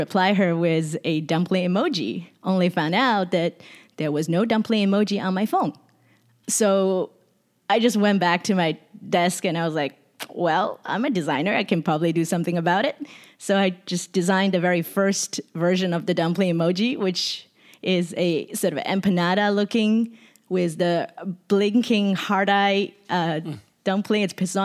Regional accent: Shanghai, China; When I was visiting Shanghai, which is my hometown, in 2017

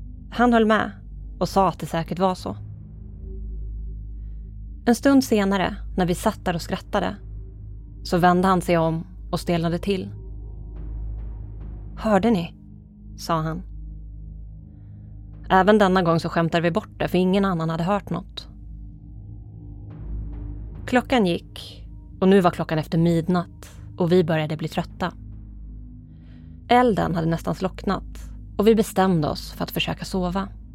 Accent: Ödeshög, Östergötland, Sweden; Jag är nu 30 år gammal och född och uppvuxen i Ödeshög.

